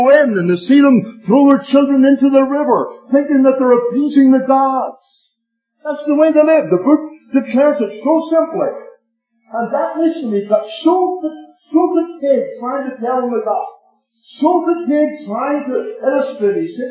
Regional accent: Ireland; sorry, I'm from Ireland, we used to play soccer

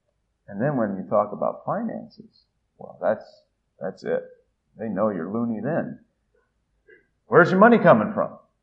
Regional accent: Italy; It's interesting because I'm an MK from Italy, and people say, well, you know Italian, you know the culture, you love it over there. Why aren't you going back there?

